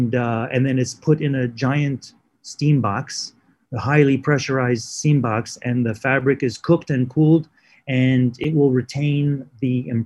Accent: New York, United States; also born or lived in Lebanon; Yes, I was born in Lebanon and I moved to New York when I was, I think, 5 years old or something like that.

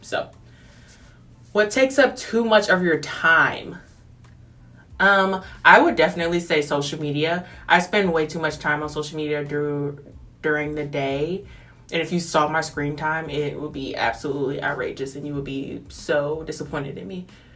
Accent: St. Louis, Missouri, United States; now in Kansas City, United States; So, and then I'm originally from St. Louis, and so after I graduated from Wartburg, I went to St. Louis for about a month and a half, and then moved to Kansas City, which is where I'm currently at right now.

